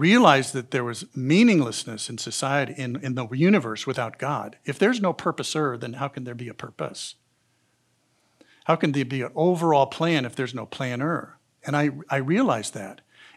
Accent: Laramie, Wyoming, United States; came back to my hometown of Laramie, Wyoming, back to where most of my friends were still living and doing business now.

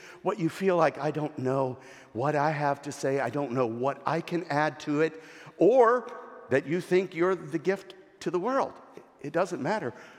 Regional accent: the South, United States; this lady comes up to me because I'm from the South.

